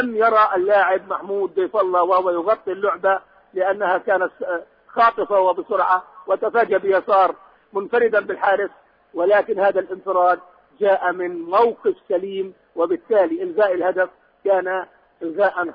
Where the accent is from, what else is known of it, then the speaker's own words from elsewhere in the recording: Palestine; ونحن كلنا فلسطينيين